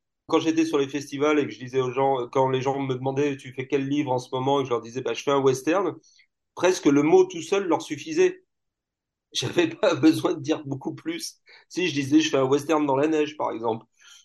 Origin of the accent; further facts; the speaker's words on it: Spain; moi, j'ai vécu une partie de mon enfance, adolescence, en Espagne.